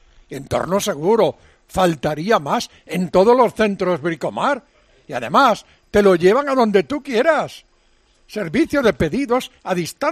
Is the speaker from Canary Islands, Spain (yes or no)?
no; Padrón, Galicia, Spain; also born or lived in Lestrove; Nací en Lestrove, que es un pueblo que está pegado a Padrón, pero que no pertenece ya al ayuntamiento.